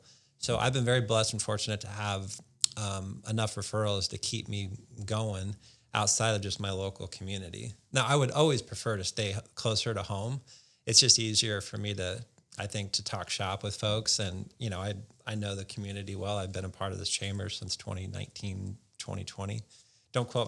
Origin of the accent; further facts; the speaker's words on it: Norfolk, Nebraska, United States; I had a good buddy of mine that I grew up with in Norfolk, Nebraska. We went to high school together.